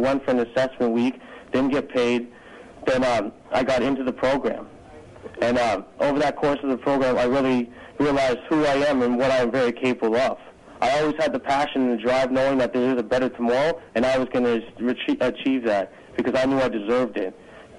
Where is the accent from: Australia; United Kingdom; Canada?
Canada; Etobicoke, Ontario; because I'm originally from Etobicoke, well, South Etobicoke on the lakeshore